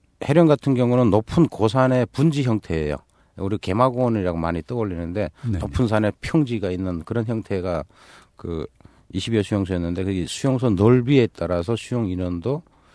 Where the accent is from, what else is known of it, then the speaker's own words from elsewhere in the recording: Hongwon, South Hamgyong, North Korea; 고향은 함경남도 홍원군이고요.